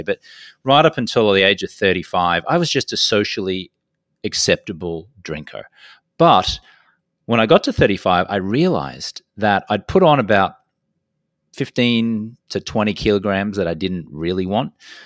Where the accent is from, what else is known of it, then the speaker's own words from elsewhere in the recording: Brisbane, Queensland, Australia; I grew up in Brisbane on the east coast of Australia